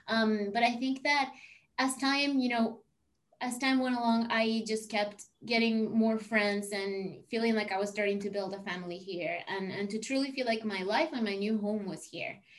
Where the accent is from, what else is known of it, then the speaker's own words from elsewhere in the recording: Venezuela; moved away; So yeah, I grew up in Venezuela. I came here in 2017.